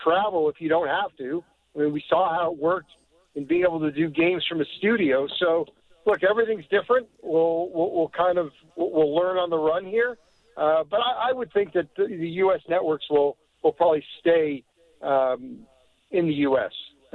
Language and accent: English; Canada; being a Canadian